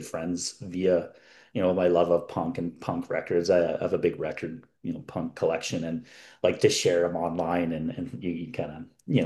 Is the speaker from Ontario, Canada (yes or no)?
no; Edmonton, Alberta, Canada; I'm from Edmonton. Hey, so am I.